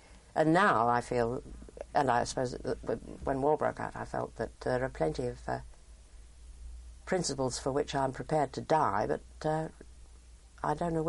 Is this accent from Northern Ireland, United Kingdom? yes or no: no; Croydon, London, United Kingdom; also born or lived in Coulsdon; I was born in Colesdon in Surrey and moved to Croydon when I was four or five.